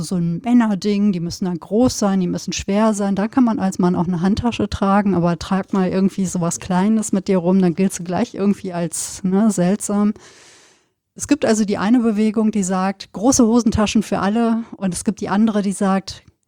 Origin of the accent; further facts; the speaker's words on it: North Rhine-Westphalia, Germany; Ich bin im Sauerland groß geworden, Westfalen.